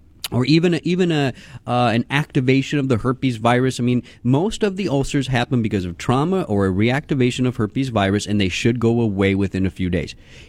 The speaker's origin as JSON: {"language": "English", "town": "Houston", "region": "Texas", "country": "United States", "tie": "born or raised there", "said": "Coming out of Texas, I grew up in Houston, went to Kingwood High School"}